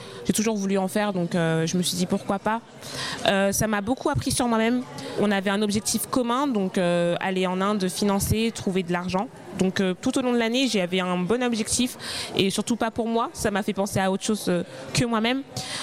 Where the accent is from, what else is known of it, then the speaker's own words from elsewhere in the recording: France; On est français, on n'oublie pas.